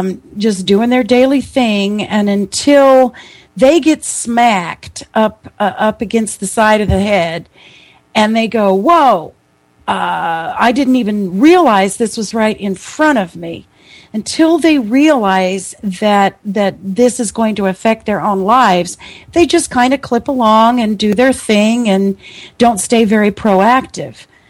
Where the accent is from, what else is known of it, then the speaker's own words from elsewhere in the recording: Texas, United States; I'm from Texas, man. You know, it's no big deal to see a horse going down the road